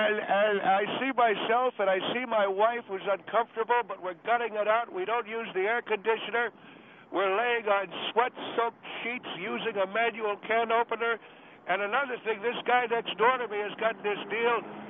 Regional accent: Manhattan, Kansas, United States; I grew up in Manhattan, Kansas, Mr. Henry, and it would get hot as the fires of hell in Manhattan, Kansas in the 30s and 40s in the summertime.

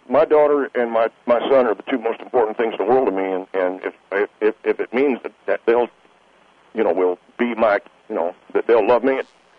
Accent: Tennessee, United States; because I was raised in Tennessee

